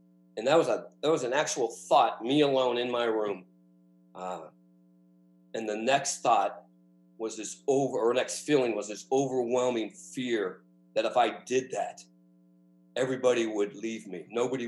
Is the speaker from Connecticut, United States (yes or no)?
no; Stockton, California, United States; I'm from Stockton, California. If anyone's from California and you know Stockton, it's a great place to be from.